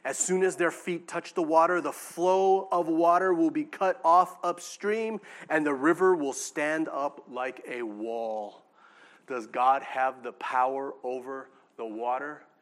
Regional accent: California, United States; I'm from California, baby. I know what I'm doing. When it comes to waves, I'm from California, baby.

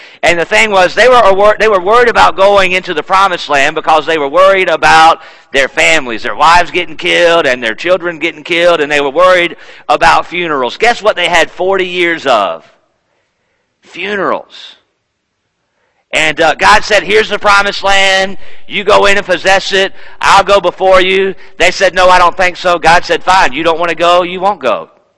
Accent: North Carolina, United States; I'm from North Carolina, cross-cultural marriage.

